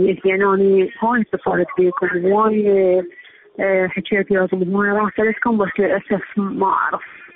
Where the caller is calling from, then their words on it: Baghdad, Baghdad Governorate, Iraq; أنا نقول رسائلي من بغداد